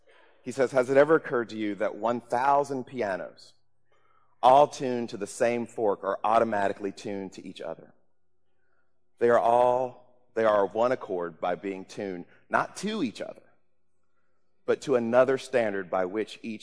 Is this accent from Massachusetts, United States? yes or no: no; Mississippi, United States; also born or lived in Georgia, United States; I grew up in Mississippi and Georgia, so I have my own experiences that I could tell you about